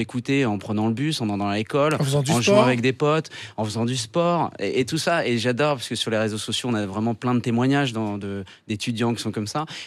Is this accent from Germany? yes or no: no; France; on est français, on vient des États-Unis